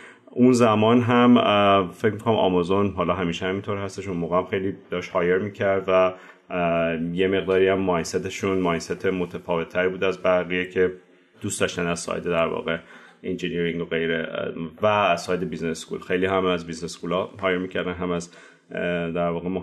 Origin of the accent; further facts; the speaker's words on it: Tehran, Tehran Province, Iran; born there; من بهمن 1365 تهران به دنیا اومدم.